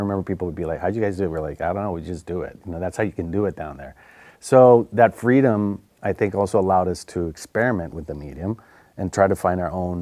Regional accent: Tijuana, Baja California, Mexico; I'm growing up in Tijuana and coming to the film festival at a young age

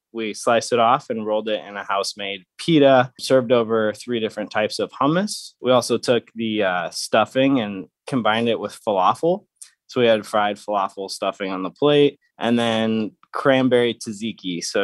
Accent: St. Louis, Missouri, United States; also born or lived in Phoenix; now in San Diego, United States; I grew up in St. Louis, Missouri. I'm now out here in San Diego at the Pendry Hotel. I started culinary school back in Phoenix, Arizona.

